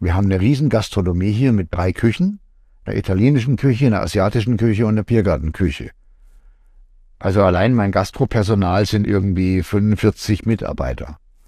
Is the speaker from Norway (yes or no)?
yes; Norway; German is a second language; weil ich eben ein Kind des Nordens bin und weil Norwegen meine Heimat ist